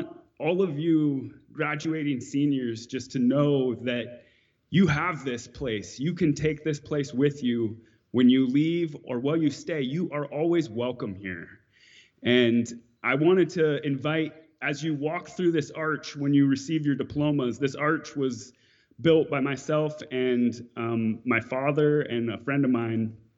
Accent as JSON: {"language": "English", "town": "Port Townsend", "region": "Washington", "country": "United States", "tie": "born or raised there", "said": "Those of us who grew up in this community, myself, born and raised in Port Townsend, and I think really everyone who lives here, is raised and is held in part by this land."}